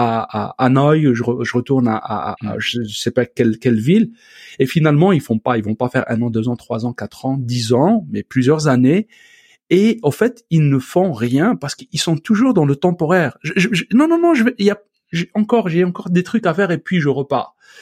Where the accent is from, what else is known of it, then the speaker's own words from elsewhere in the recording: Algeria; moved away; je vais retourner dans mon pays d'origine. Donc, je suis très lié avec mon pays d'origine, donc l'Algérie, c'est un lien viscéral extraordinaire